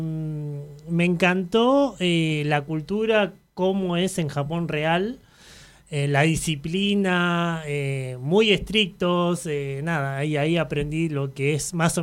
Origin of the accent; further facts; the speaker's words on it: La Plata, Buenos Aires Province, Argentina; born there; Yo nací en La Plata, todo cultura de así de agricultores, de flores.